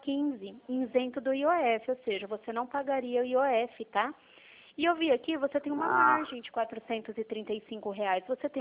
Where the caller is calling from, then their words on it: Dracena, São Paulo, Brazil; Eu estou falando daqui de Dracena.